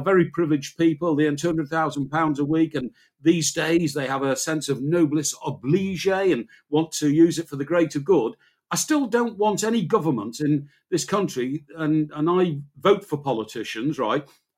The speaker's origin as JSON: {"language": "English", "town": "Chester", "region": "North West England", "country": "United Kingdom", "tie": "born or raised there", "said": "when I grew up on Merseyside, and I was born and brought up in Chester, which is not Merseyside, it's Cheshire, and it's at the end of the Wirral."}